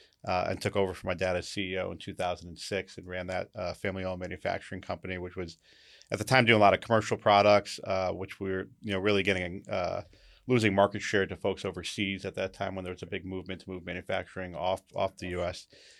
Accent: Connecticut, United States; Born and raised in Connecticut, lived here all 52 years of my life.

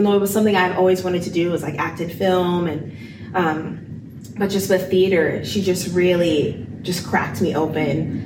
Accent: Dallas, Texas, United States; So I was born and raised here in Dallas, went to private school, like all throughout elementary and middle school, and then went to public school at Berkner High School in Richardson.

